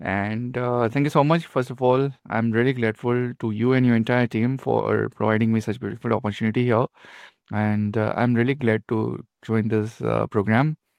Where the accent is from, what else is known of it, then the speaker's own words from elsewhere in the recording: Gujarat, India; Basically … I'm from India, Gujarat, India. And I'm 23 years old.